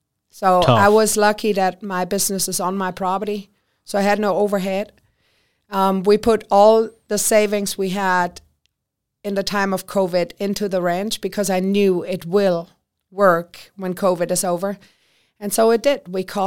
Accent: Germany; now in United States; I moved here from Germany, and there's a lot weird things going on around here with dogs.

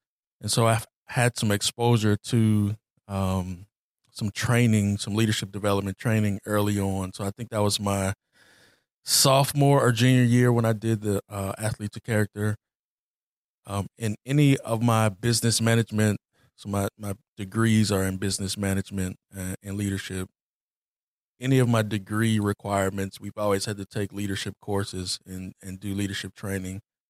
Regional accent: Anderson, United States; So I'm from Anderson, born and raised. A little history. I played basketball at Highland.

